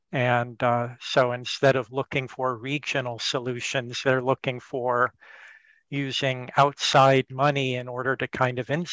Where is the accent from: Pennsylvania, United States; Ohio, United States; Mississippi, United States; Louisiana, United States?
Mississippi, United States; I grew up just outside of Jackson and still have family there.